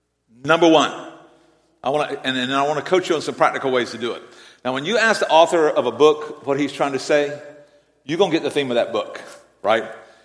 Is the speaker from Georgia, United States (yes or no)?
yes; Georgia, United States; accent: South Georgia; This is not an impediment. This is a South Georgia accent, y'all.